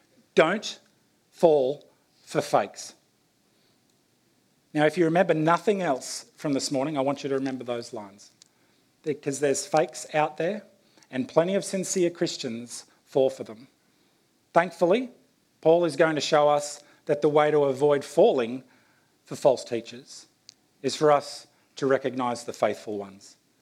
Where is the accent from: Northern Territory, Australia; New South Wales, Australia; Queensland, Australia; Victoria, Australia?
Victoria, Australia; When I was growing up in Australia, I would have been maybe 8 or 9 at the time. Mum and Dad took me on a road trip around the state that we live